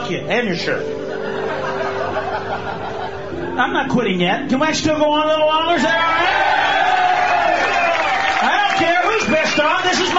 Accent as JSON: {"language": "English", "town": "Houston", "region": "Texas", "country": "United States", "said": "I'm from Houston, baby. It's where I started."}